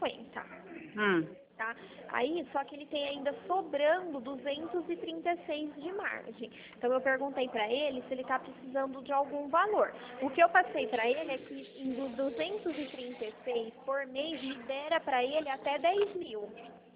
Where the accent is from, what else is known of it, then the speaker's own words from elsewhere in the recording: Araras, São Paulo, Brazil; Eu sou uma aqui de Araras, isso mesmo.